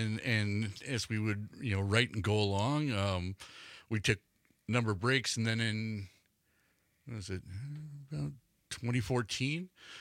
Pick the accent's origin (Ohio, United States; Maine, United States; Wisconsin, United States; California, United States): Wisconsin, United States; Milwaukee; It looked like a corner tap growing up in Milwaukee you'd walk